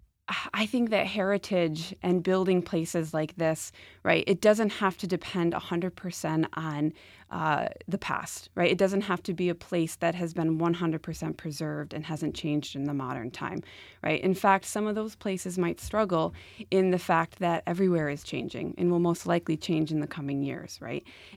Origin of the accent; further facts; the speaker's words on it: Rochester, New York, United States; I grew up in Rochester. I always loved seeing High Falls. I loved coming down here.